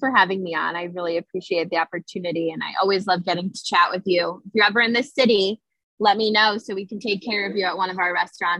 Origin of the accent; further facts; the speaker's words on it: Connecticut, United States; now in Washington, United States; I'm originally from Connecticut.